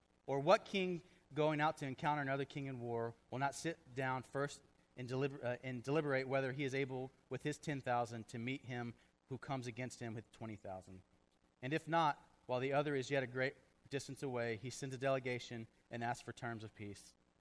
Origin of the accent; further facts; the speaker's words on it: Texas, United States; I mean, I'm from Texas. I had like 45 minutes of homework a night, and I barely did that sometimes.